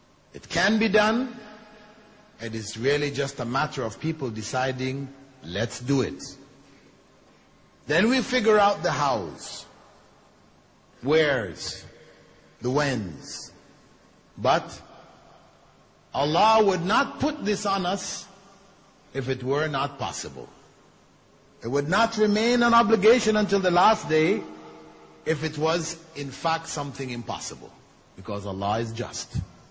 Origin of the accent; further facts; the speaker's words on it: Canada; I'm a Canadian, I went to Medina to study, graduated from Medina.